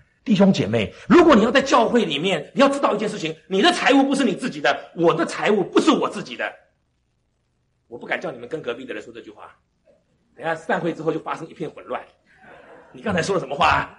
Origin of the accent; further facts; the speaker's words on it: Pingtung County, Taiwan; 我小时候住在南部，住在屏东一个乡下里面，我是客家人，住在客家村里面。但是我因为生下来的时候是住在眷村，所以讲的是国语，以后搬到客家村去